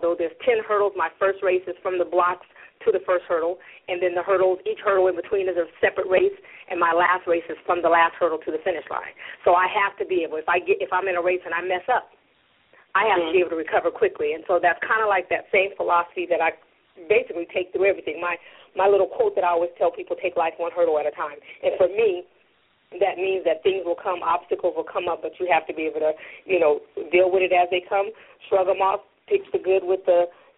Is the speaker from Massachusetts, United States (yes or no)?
no; California, United States; I grew up in Nashville City, a suburb of San Diego, California